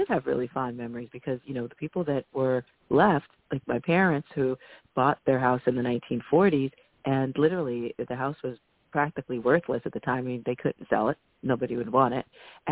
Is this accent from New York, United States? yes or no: yes; Bronx, New York, United States; So I grew up in the 70s and the 80s, and so it was in the early part, it was absolutely the poster child for urban blight.